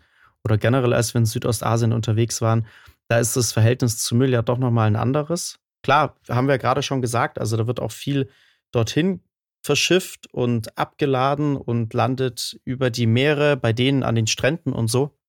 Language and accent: German; Munich, Bavaria, Germany; ich komme jetzt aus München, das ist eine sehr saubere Stadt.